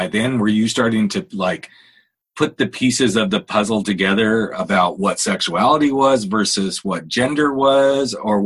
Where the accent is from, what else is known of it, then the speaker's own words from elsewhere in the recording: Oklahoma, United States; also born or lived in Arkansas; I totally get you, because I grew up in Oklahoma, Arkansas.